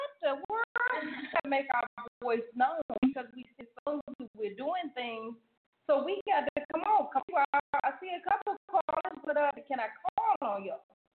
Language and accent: English; Chicago, Illinois, United States; Call in 773. I'm from Chicago, baby.